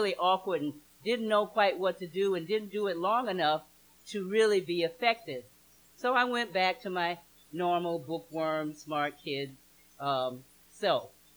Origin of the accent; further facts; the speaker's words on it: the South, United States; accent: southern; had to lose the southern accent.